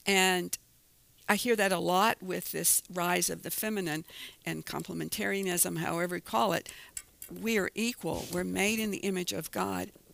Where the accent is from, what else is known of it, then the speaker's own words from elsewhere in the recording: South Carolina, United States; I grew up in South Carolina, and during the segregation era, yeah, I've got it all in my DNA.